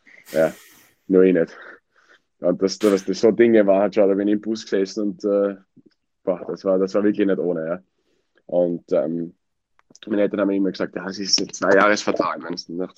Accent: Wiener Neustadt, Lower Austria, Austria; born there; In Wiener Neustadt.

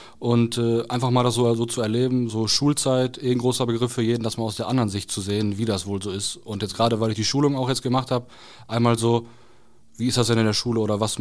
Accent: Aachen, North Rhine-Westphalia, Germany; Mein Lieblingsverein, auch da, wo ich herkomme, Alemannia Aachen

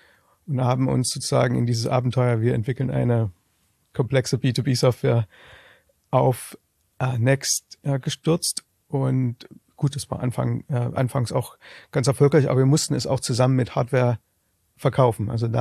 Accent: East Germany, Germany; ich bin im Osten aufgewachsen.

